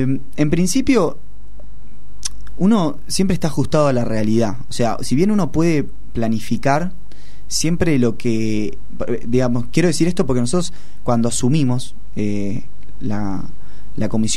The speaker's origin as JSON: {"language": "Spanish", "region": "Buenos Aires", "country": "Argentina", "said": "Yo soy del Oeste y nunca lo voy a dejar de ser."}